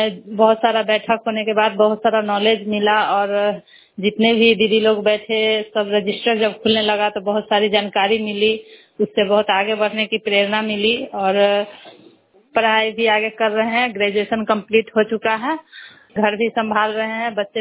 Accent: Sirsa Viran, India; और मैं सिरसा वीरन से हूँ, सिरसा वीरन गांव है और लालगंज ब्लॉक से।

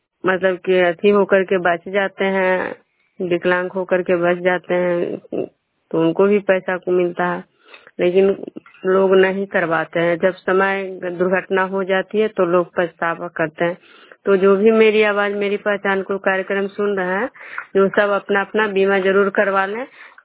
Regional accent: Vishnupur, Bihar, India

